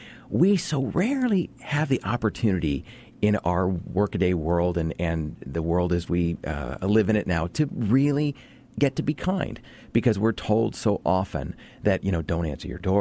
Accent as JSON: {"language": "English", "region": "West Coast", "country": "United States", "said": "because I'm from the West Coast, and when it rains, it just kind of, you know, drizzles a bit."}